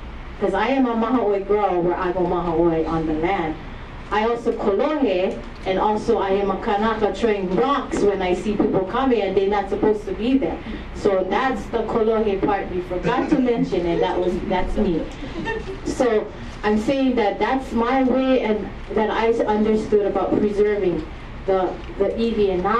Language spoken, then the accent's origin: English; Wai'ehu, Hawaii, United States; I'm from the Wai'ehu, so I've talked about it before. My mo'olelo to that is that I am a sand dune baby, or a child that was raised in the sand dunes